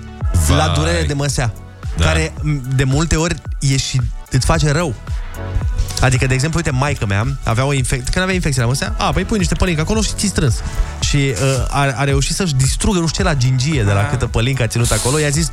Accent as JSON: {"language": "Romanian", "country": "Romania", "said": "Și la fel, toată lumea din România, un alt lucru care Nu știu dacă ne place, dar îl avem noi ca români."}